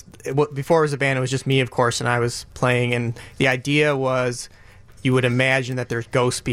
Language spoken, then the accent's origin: English; Wilmette, Illinois, United States; I'm from Wilmette, Illinois, yeah. If, so North Shore, yeah.